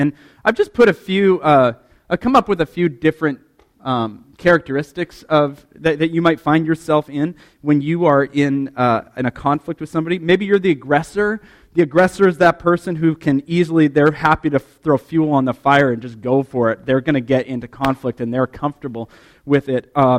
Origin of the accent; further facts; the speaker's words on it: Canada; I grew up in Canada, and at recess we'd play hockey